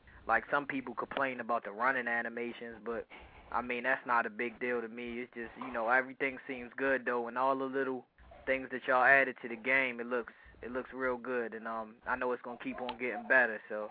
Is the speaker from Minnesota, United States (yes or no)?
no; Baltimore, Maryland, United States; I'm from Baltimore, so you know it's all day long.